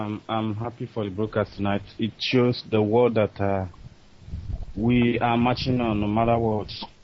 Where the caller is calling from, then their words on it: Malaysia; I'm calling here from Malaysia.